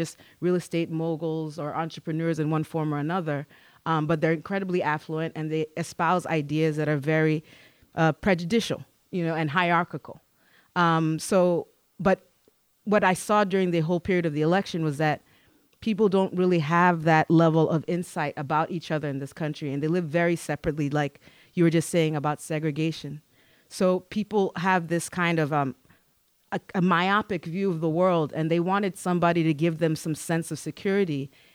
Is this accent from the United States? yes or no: no; Kenya; obviously I'm a Kenyan